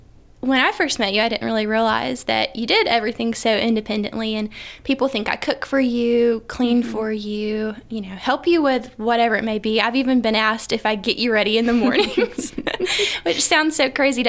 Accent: Villa Rica, Georgia, United States; now in Carrollton, United States; I grew up in Villarica, and I graduated from Villarica High School in 2014.

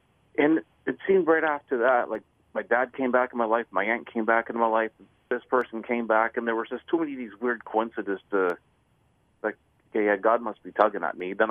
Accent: Brantford, Ontario, Canada; now in Owen Sound, Canada; To where I left my hometown of Brantford, ended up in Owen Sound after a two-week stay in Hamilton.

